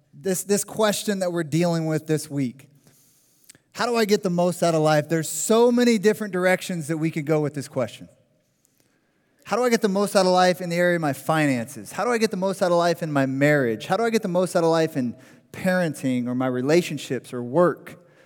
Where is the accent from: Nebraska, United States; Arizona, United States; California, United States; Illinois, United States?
Arizona, United States; Phoenix; I grew up here in Phoenix. I went to Moon Valley High School.